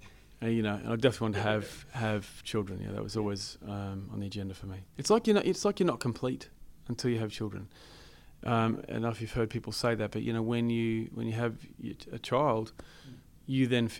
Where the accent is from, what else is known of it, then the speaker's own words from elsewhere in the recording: Chinchilla, Queensland, Australia; swimming also in my hometown, Chinchilla, I had a record